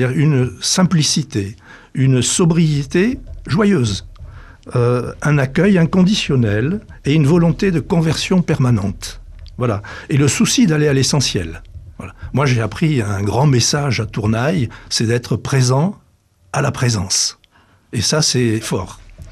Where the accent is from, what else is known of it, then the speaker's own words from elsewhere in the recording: Tarbes, Occitanie, France; born there; moved away as an adult; now in Antony, France; je suis parisien. C'est-à-dire que, originaire du Sud-Ouest, je suis né à Tarbes, mais à l'âge de 18 ans, je suis devenu étudiant à Paris, j'y suis resté.